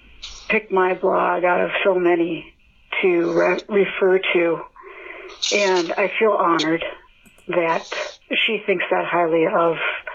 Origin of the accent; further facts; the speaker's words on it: Minnesota, United States; Sure, I'm from Minnesota, but it's a six-hour drive to Madison along the river.